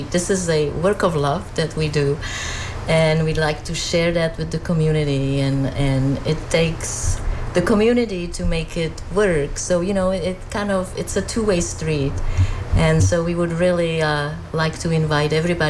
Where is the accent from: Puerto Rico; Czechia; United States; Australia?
Czechia; I'm from Czechoslovakia, former Czechoslovakia, and the Czech part of Czechoslovakia was called Bohemia.